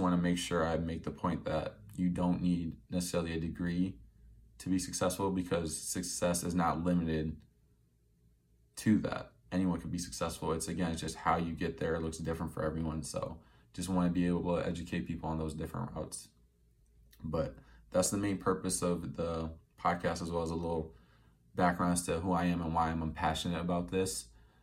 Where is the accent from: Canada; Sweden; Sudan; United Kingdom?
Sudan; El Obeid, North Kordofan; now in Iowa City, United States; I was born and raised in Sudan, born in El Obeid, and lived Phi Edmacede before moving out to Iowa.